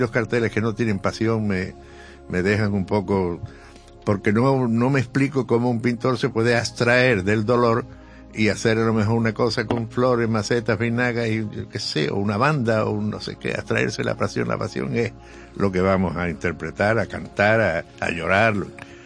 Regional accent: Málaga, Andalusia, Spain; born there; Yo nací en Calle Sancho Pastor, metido en el cogollo de la Semana Santa.

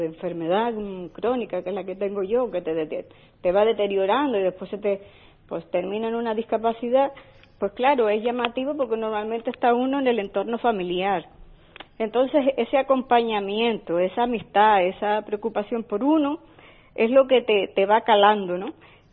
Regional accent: Canary Islands, Spain; yo hace ya unos cuantos años que estoy, yo soy de Lanzarote

